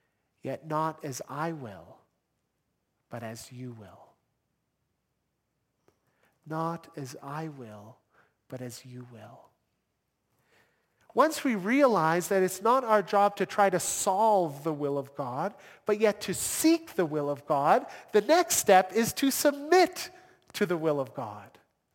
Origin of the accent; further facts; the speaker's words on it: Toronto, Ontario, Canada; now in Calgary, Canada; when I was growing up in Toronto that I would one day be standing right here.